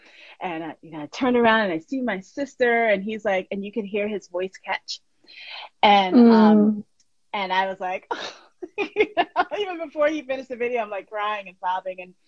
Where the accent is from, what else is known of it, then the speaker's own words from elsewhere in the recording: Brooklyn, New York, United States; you know, I'm from Brooklyn, you know, I'm the fat black girl from Brooklyn